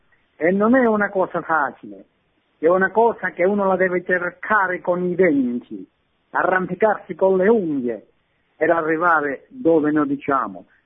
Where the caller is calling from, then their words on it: Vibo Valentia, Calabria, Italy; sono da Debo Valentia.